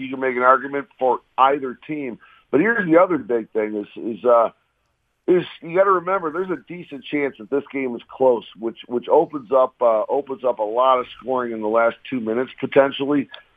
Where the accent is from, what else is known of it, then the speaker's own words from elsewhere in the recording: Detroit, Michigan, United States; now in Las Vegas, United States; maybe it was just growing up in Detroit or something like